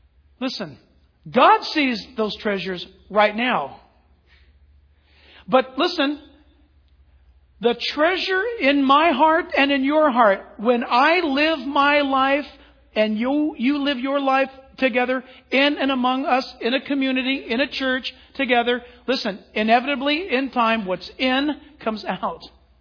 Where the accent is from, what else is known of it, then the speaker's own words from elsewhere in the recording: California, United States; Man, I grew up in Orange County. We used to ride our bikes down through orange groves.